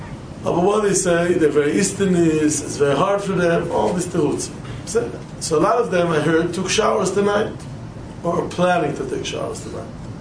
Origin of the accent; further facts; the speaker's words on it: United States; But I'm American.